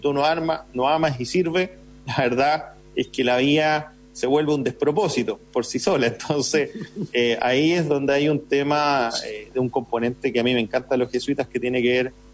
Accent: San Pablo, Los Lagos, Chile; born there; yo nací en cerca de San Pablo, digamos, que es un pueblo muy chiquito.

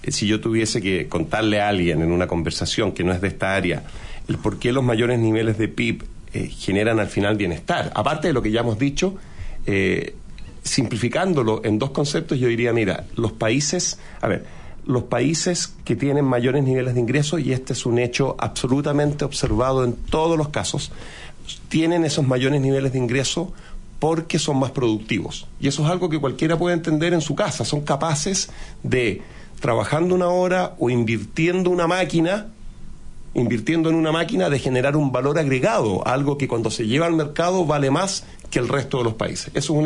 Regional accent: Ñuñoa, Santiago Metropolitan Region, Chile; born there; also born or lived in Providencia; yo nací en Ñuñoa y Providencia, o sea, clase media acomodada en la realidad chilena

